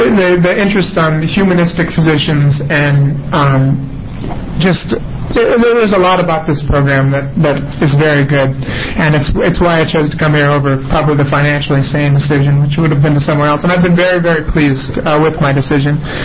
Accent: Alaska, United States; And I'm actually not an Oregonian. I come from Alaska.

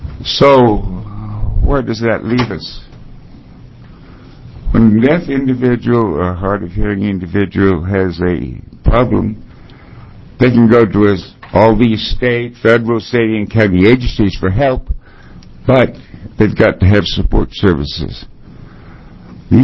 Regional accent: Albany, Oregon, United States; I'm from Albany, Oregon. I was born here in Oregon

